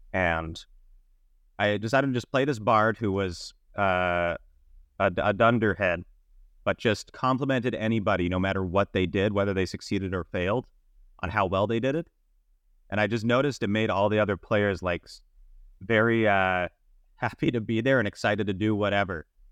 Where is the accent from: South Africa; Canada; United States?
Canada; Calgary, Alberta; I'm from Calgary, Alberta